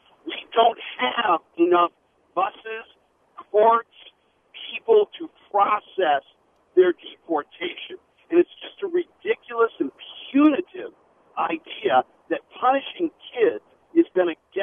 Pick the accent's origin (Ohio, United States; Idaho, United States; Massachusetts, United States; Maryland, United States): Massachusetts, United States; now in Milwaukee, United States; I'm actually from Mass, but that's not a big deal.